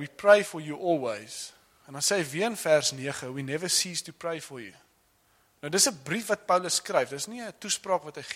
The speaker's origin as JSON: {"language": "Afrikaans", "region": "Western Cape", "country": "South Africa", "said": "ek kom van die Weskus af, so is altyd so twee generasies achter met die technologie."}